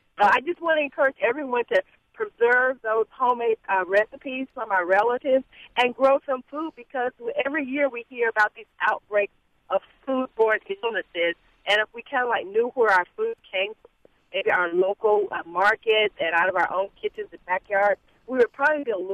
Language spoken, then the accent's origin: English; Alabama, United States; also born or lived in Georgia; You know, when I was growing up in Alabama and Georgia, we all, you know, my mother and auntie, we made our own ice cream